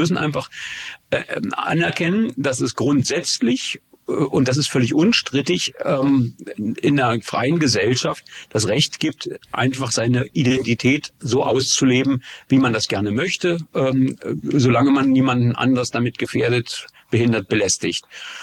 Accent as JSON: {"language": "German", "region": "East Germany", "country": "Germany", "said": "Und ich komme nur aus dem Osten"}